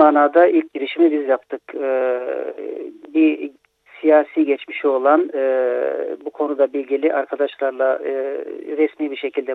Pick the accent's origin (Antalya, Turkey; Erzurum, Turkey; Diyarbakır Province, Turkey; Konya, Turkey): Konya, Turkey; Kulu; moved away as an adult; now in Sweden; Biliyorsunuz ben Konya Kulu'da doğdum, büyüdüm ve 18 yaşında İsveç'e göç ettim.